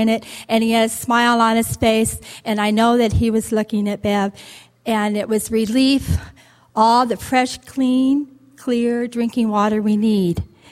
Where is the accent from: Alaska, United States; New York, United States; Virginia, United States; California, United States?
California, United States; Cuesta-by-the-Sea; Good evening. … from Cuesta by the Sea.